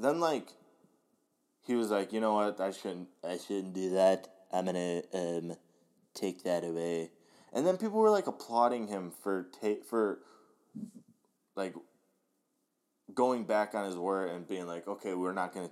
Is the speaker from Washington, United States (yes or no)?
no; Cleveland, Ohio, United States; I'm picking Stipe because I'm from Cleveland and I want to see Clevelanders win.